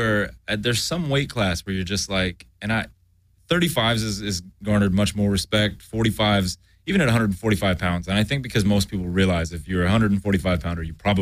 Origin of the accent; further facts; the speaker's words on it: United States; I'm obviously American